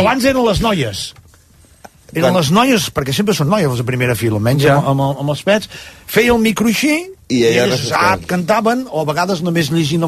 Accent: Catalonia, Spain; sóc català

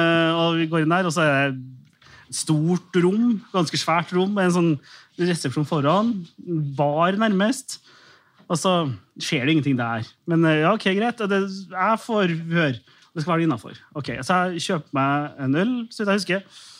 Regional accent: Aberdeen, Scotland, United Kingdom; Norwegian is a second language; Jeg er fra Aberdeen

